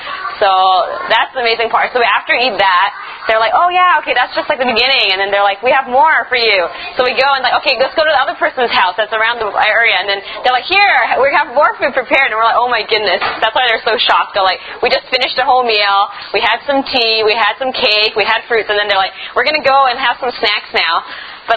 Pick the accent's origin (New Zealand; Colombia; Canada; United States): Canada; It's like, oh, we're Canadian.